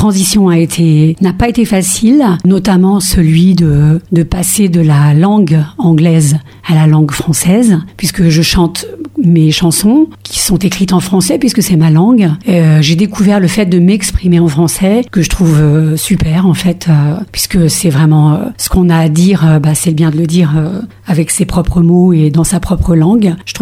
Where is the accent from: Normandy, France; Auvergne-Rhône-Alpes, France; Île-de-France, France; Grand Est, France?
Normandy, France; Le Havre; quand j'étais au Havre, hein, puisque je suis originaire du Havre.